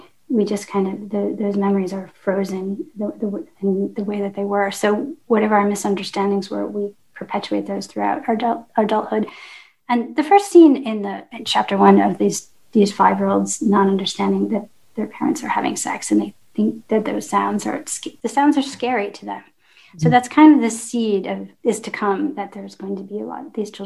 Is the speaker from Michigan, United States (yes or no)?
yes; Detroit, Michigan, United States; Yeah, I grew up in the Detroit area, and then, which is southeastern Michigan.